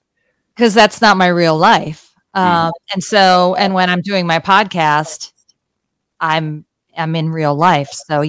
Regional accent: Cleveland, Ohio, United States; now in Los Angeles, United States; I'm from Cleveland, Ohio.

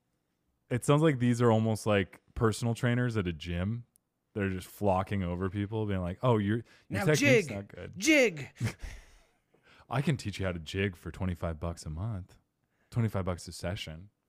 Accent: Kentucky, United States; Would you like to dance with me? I'm from Kentucky.

